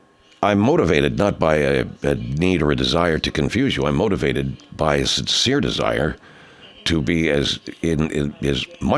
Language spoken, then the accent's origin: English; Birmingham, Alabama, United States; born there; I was born in Birmingham, Alabama.